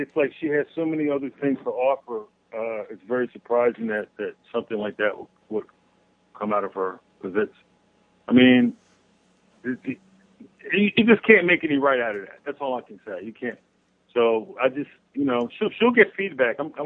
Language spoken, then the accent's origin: English; Philadelphia, Pennsylvania, United States; because I was born and raised in Philly, but I went to a boarding Friends school up in New York State, upstate New York.